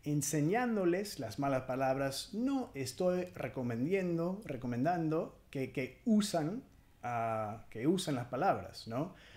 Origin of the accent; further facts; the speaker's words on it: California, United States; Spanish is a second language; Yo crecí en California, en un pueblito un poco norte de Los Ángeles, que era la mayor parte latina y, digamos, 80-85% de la gente, y la mayor parte eran mexicana.